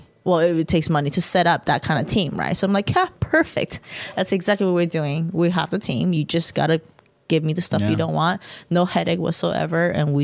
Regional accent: United States; because like I am like Chinese born and raised in the States, so I do have both sides, right?

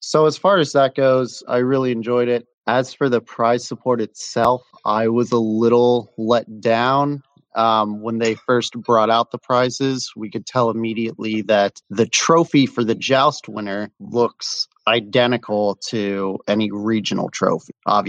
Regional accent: Columbus, Ohio, United States; And it was really cool to see it right there in my hometown.

